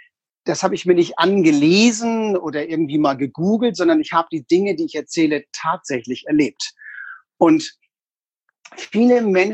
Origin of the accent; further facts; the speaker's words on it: Hamburg, Germany; also born or lived in Berlin; ich habe 18 Jahre in Hamburg gelebt, dann habe ich 28 Jahre in Berlin gewohnt